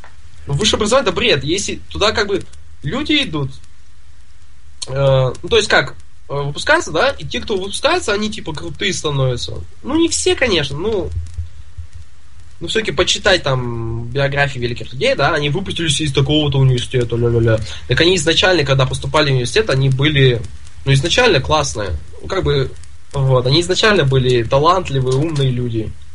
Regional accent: Nizhny Tagil, Sverdlovsk Oblast, Russia; Я из Тагила, живу там официально. Как бы здесь, но... Так, где я живу там? В Тагиле я живу, здесь я учусь

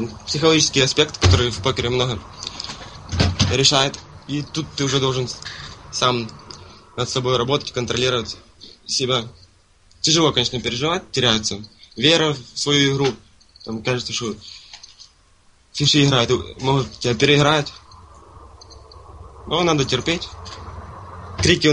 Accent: Kherson, Kherson Oblast, Ukraine; now in Kharkiv, Ukraine; Я сам из Херсона. Ага. Обучаюсь я в Харькове.

